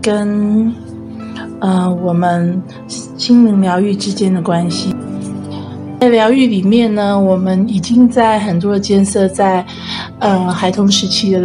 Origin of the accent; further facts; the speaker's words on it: China; 像我们中国人有很多古老的概念啊